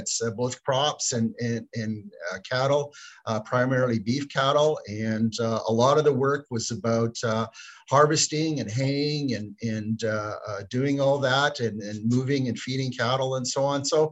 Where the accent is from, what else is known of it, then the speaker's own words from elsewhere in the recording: Alberta, Canada; now in Vancouver, Canada; Where I grew up in Alberta, right in the foothills of the Rocky Mountains there, I had great views of mountains, and many of them have snow on them year round. Now that I live out here in the lower mainland of British Columbia and in the Vancouver area